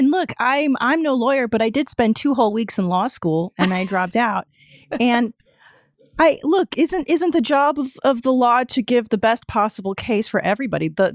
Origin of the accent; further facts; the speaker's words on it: Los Angeles, California, United States; I grew up in Los Angeles and I'm like a 90s liberal.